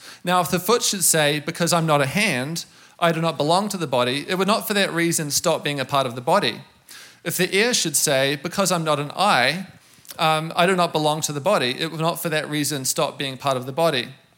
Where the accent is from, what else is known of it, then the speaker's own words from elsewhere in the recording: New Zealand; I'm from New Zealand, so you hear the funny accent.